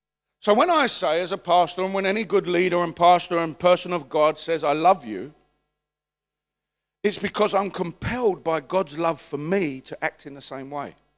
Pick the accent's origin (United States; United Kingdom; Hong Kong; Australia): United Kingdom; London; born there; I was born in the East End. Amen? I was an ethnic minority. Come on now. All right, let's have it right. Amen? I'm a white Englishman.